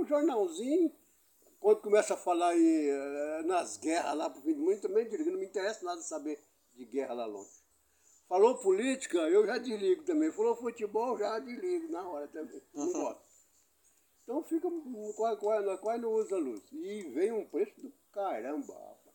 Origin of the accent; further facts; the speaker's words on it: São Paulo, Brazil; estamos morando lá dentro da Amazônia. É difícil. Como eu que vim lá de São Paulo, lugar de conforto